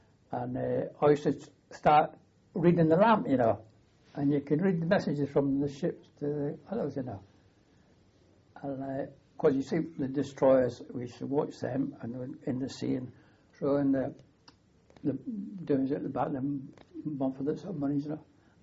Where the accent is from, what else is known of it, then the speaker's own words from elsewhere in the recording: Scotland, United Kingdom; Well, being a Scotsman, Christmas didn't matter so much to you. It was New Year, wasn't it?